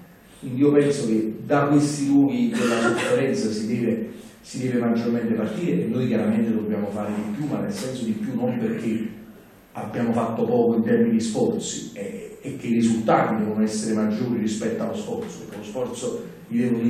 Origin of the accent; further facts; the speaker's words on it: Naples, Campania, Italy; e quindi da napoletano, per adesso da sindaco e dopo non so, ma sicuramente io ho scelto di rimanere a Napoli